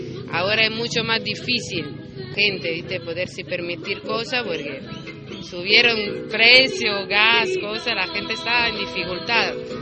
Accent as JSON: {"language": "Spanish", "town": "Milan", "region": "Lombardy", "country": "Italy", "second_language": "Spanish", "moved": "yes", "lives_now": "South America", "said": "yo vengo de Italia, Milán. Soy viviendo en Sudamérica hace 2 años y medio."}